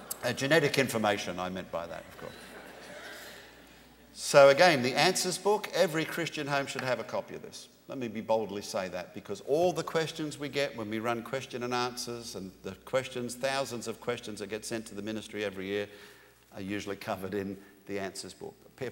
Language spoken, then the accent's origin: English; Australia; In my home country of Australia, we have the highest rates of skin cancers in the world.